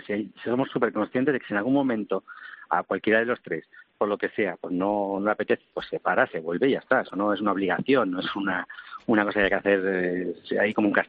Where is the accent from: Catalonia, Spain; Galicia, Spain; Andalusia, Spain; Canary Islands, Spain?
Canary Islands, Spain; porque yo soy canario y voto en Canarias